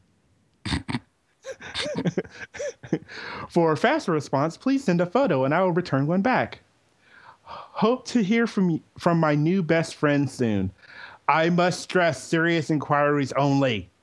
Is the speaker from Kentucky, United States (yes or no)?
yes; Louisville, Kentucky, United States; I found this in my hometown of Louisville.